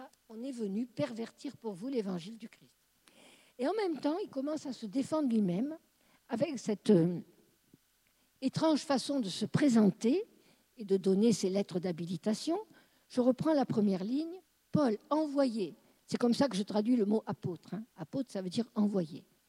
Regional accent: South, France; On est juif. Moi, je ne distingue pas les N-A-I-T et les N-E parce que je suis du Midi et que je ferme tout

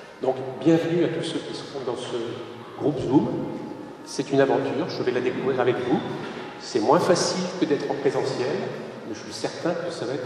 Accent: Bergerac, Nouvelle-Aquitaine, France; je viens de Bergerac

